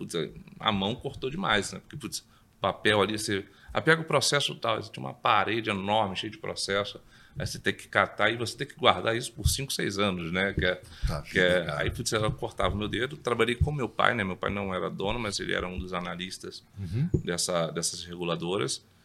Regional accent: São Gonçalo, Rio de Janeiro, Brazil; Eu sou de São Gonçalo.

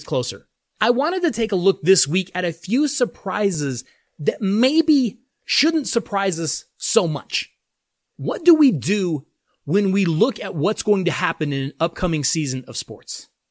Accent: Denver, Colorado, United States; being that it's taking place here in my hometown, because we had an incident here with my hometown Denver Broncos.

